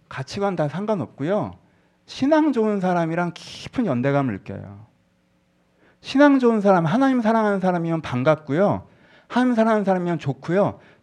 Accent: South Korea; 여러분, 한국인으로서 이게 엄청난 성장인 거 혹시 아십니까?

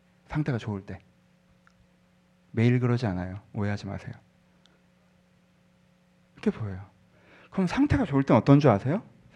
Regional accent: South Korea; 여러분, 한국인으로서 이게 엄청난 성장인 거 혹시 아십니까?

